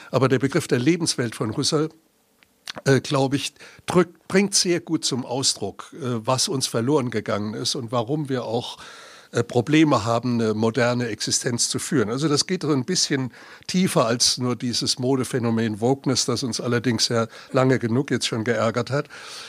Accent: Ludwigshafen, Rhineland-Palatinate, Germany; ich stamme ja aus Ludwigshafen, wie Sie gehört haben

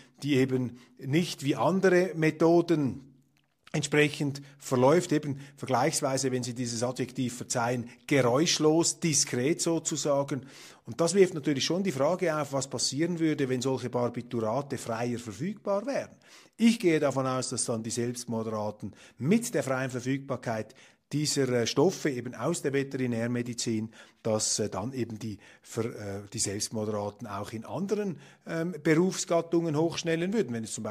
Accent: Switzerland; Und als Schweizer kann ich nur sagen, beruhigt euch, nehmt etwas Abstand und haltet Distanz zurück zur Neutralität.

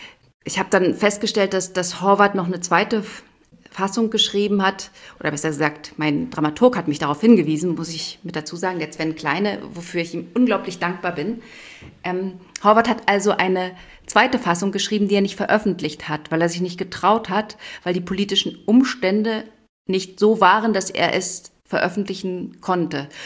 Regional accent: Brandenburg, Germany; also born or lived in Berlin; ich komme aus Brandenburg, Berlin

